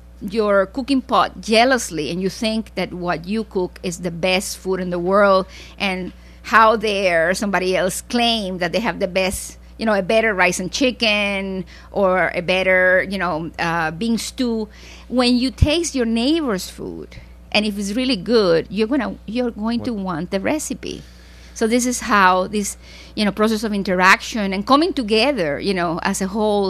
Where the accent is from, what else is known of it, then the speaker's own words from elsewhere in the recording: Santiago de Cuba, Cuba; moved away; The people of my hometown, for example, thought, you know, we were the ultimate. This is the ultimate town. You would never leave Santiago de Cuba, but we did leave.